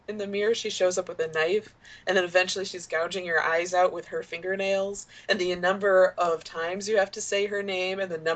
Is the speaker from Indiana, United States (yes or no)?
yes; Indiana, United States; now in Rhode Island, United States; I grew up in Northern Indiana and in the 80s and 90s